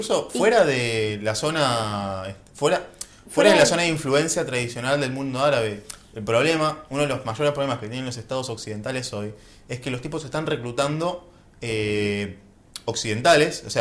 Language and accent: Spanish; Argentina; a nosotros que somos argentinos